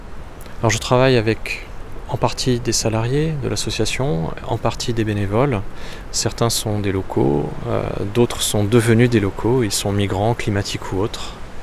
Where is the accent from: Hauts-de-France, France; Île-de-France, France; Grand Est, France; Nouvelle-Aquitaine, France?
Grand Est, France; Troyes; je suis né en 2007, donc 43 ans déjà, et donc je viens de Troyes, dans l'Aube, et j'ai toujours vécu ici. J'y suis né, j'y ai grandi, et j'y suis resté.